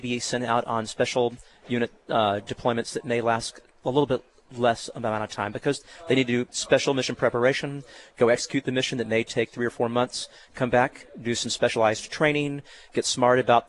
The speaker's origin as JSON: {"language": "English", "region": "Texas", "country": "United States", "tie": "born or raised there", "lives_now": "Tucson, United States", "said": "Well, I was born in West Texas. My dad was an oil man. And we moved around quite a bit, eventually settling down in a town north of Houston."}